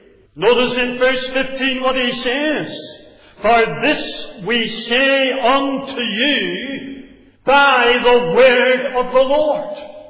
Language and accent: English; Northern Ireland, United Kingdom; I was brought up in Presbyterianism, and I sat there Sunday after Sunday, year in and year out, in different Presbyterian churches in County Down